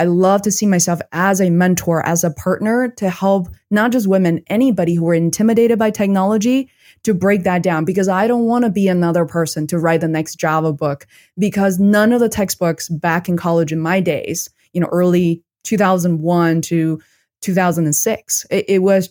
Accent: China; It wasn't for me because I'm originally from China and I always had this habit of saving.

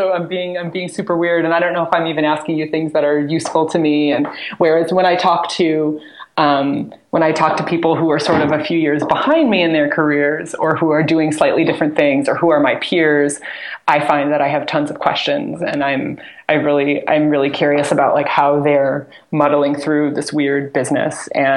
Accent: Iowa, United States; I actually have a friend who, I'm from Iowa, and she lives not far from where I grew up

